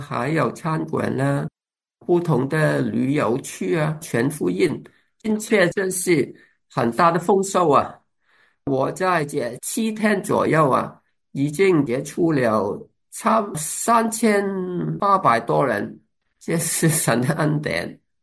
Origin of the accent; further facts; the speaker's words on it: Hong Kong; 因为我在香港长大，我跟小学同学、中学同学、大学同学都有机会再见面